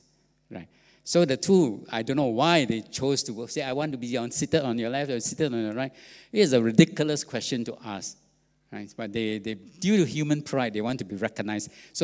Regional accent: Singapore; I want to be great, I'm Singaporean, no? We are Singapore.

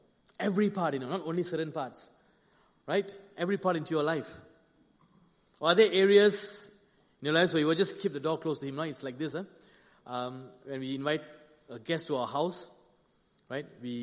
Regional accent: India; If you ask me, because I'm Indian, you ask me, like, where's the best Indian restaurant, right?

